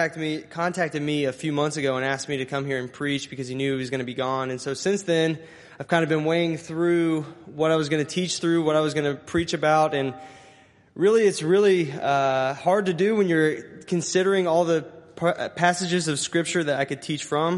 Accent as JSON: {"language": "English", "town": "Linton", "country": "United States", "tie": "born or raised there", "lives_now": "Columbus, United States", "said": "I grew up here in Linton. I am a certified Linton Minor alum, so minor pride."}